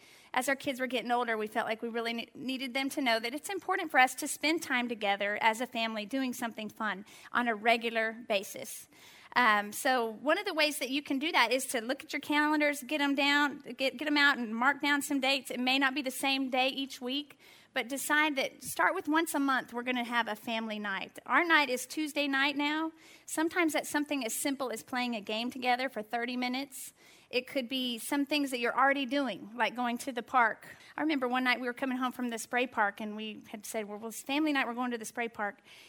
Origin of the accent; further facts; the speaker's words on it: El Paso, Texas, United States; I'm from El Paso, so that's just part of what we do.